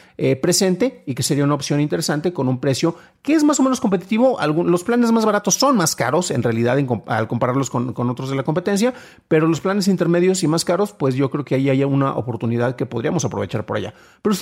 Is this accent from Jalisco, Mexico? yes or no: yes; San Juan de los Lagos, Jalisco, Mexico; voy a poner el código el código postal de mi ciudad natal, San Juan de los Lagos, Jalisco